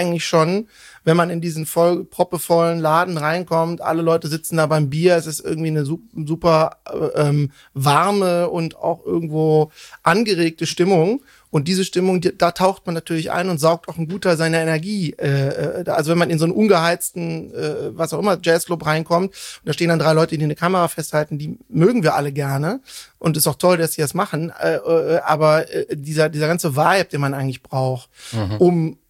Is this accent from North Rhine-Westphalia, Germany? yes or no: yes; Cologne, North Rhine-Westphalia, Germany; also born or lived in Bonn; Wo ich aufgewachsen bin, ich bin im wunderschönen Kölner Norden, in Esch-Pesch-Auweiler, richtig ländlich aufgewachsen.